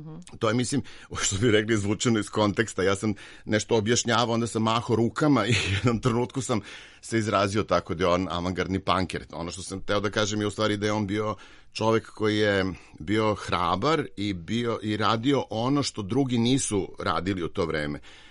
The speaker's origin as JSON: {"language": "Serbian", "region": "Belgrade", "country": "Serbia", "said": "ja sam Beograđanin"}